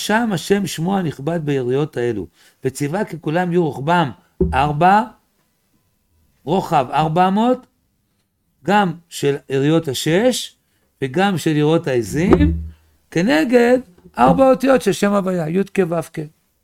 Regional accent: Tel Aviv, Tel Aviv District, Israel; איפה שאני גדלתי, היה מרכז הסמים בתל אביב. שם גדלתי.

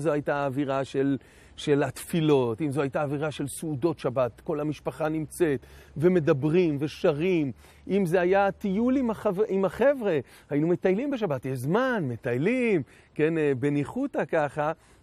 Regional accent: Tel Aviv, Tel Aviv District, Israel; גדלתי בתל אביב

